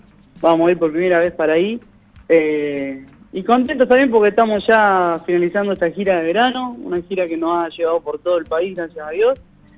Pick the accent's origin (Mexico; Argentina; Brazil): Argentina; San Pedro, Buenos Aires Province; Digo, yo soy de San Pedro